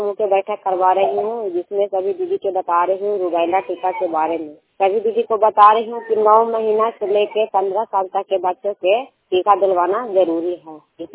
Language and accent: Hindi; Shivpur, India; मैं शिवपुर के रहने वाली हूँ।